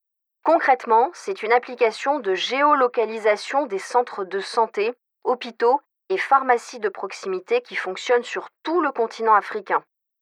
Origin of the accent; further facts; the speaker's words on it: Guinea; Kounfabo, c'est en langue malinké qui est parlée chez moi en Guinée.